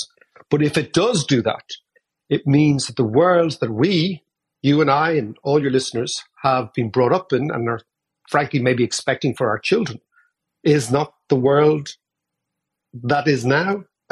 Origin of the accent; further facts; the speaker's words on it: Ireland; because we, Anton, as Irish people, English speakers, are brought up with the Atlanticist world